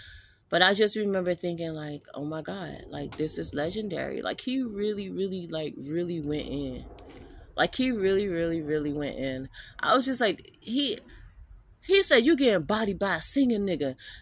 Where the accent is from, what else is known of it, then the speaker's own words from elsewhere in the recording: Miami, Florida, United States; also born or lived in Vermont; I'm from Miami, born and raised. I did live in Vermont for a period of time. I grew up north, so, like, that's probably why I speak this way